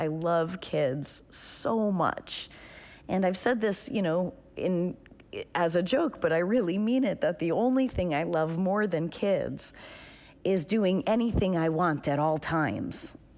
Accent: New Hampshire, United States; which never popped into my head and was never my experience growing up in New Hampshire.

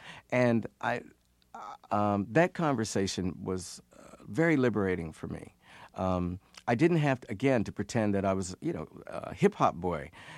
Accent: Piedmont, West Virginia, United States; because I grew up in Piedmont, West Virginia, population 2,000, mostly white.

